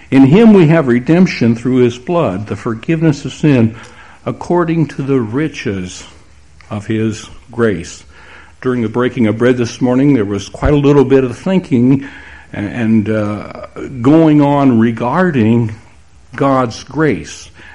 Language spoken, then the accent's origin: English; Texas, United States; Since I'm from Texas, I guess it's all right if I tell you a Texas story.